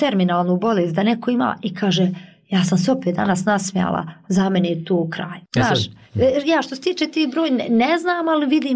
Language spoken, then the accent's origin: Bosnian; Kalesija, Tuzla Canton, Bosnia & Herzegovina; Ja sam iz Kalesije